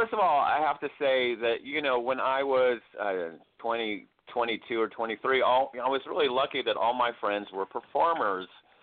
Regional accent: Stone Mountain, Georgia, United States; I grew up around the Klan and had friends whose dads were in the Klan. And, you know, it was just sort of normal business in Stone Mountain in those days.

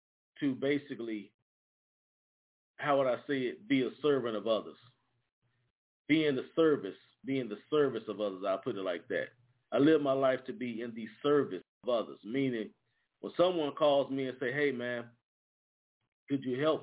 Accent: United States; I grew up in the United States. I had the opportunity to be exposed to American football and a lot of other things.

